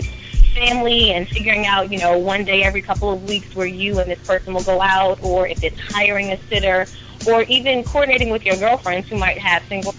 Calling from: District Heights, Maryland, United States; I'm calling from District Heights.

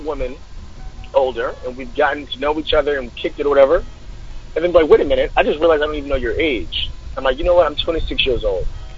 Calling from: New Jersey, United States; from Jersey.

